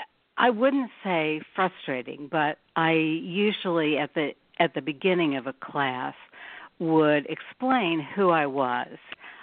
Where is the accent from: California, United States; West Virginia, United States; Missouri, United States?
Missouri, United States; Kansas City; I grew up in Kansas City, Missouri, in a Jewish family